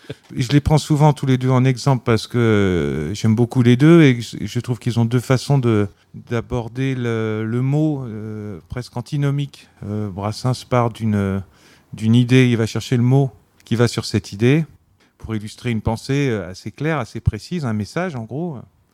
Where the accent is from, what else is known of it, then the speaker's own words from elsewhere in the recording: Montmorillon, Nouvelle-Aquitaine, France; born there; Alors, je suis né à Montmorillon. C'est la sous-préfecture de la Vienne. C'est au sud de. C'est entre Poitiers et Limoges.